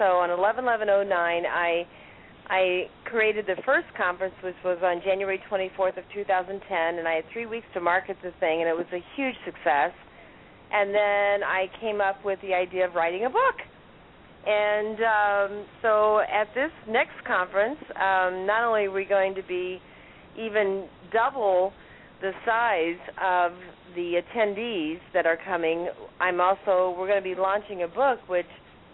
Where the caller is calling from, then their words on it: Lighthouse Point, Florida, United States; I'm actually coming from Lighthouse Point, Florida, which is a little bit south of Boca Raton, a little bit north of Fort Lauderdale